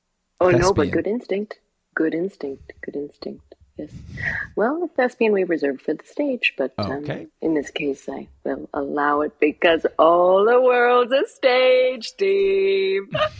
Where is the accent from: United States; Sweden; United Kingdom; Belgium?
United Kingdom; I have a British sister, so I have a British niece. I am British.